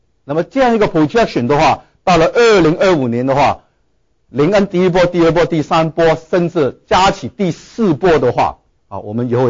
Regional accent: Hong Kong; 我从香港来啊

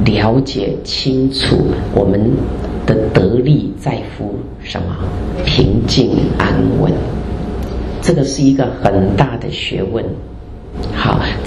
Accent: China; 特别是我们中国人

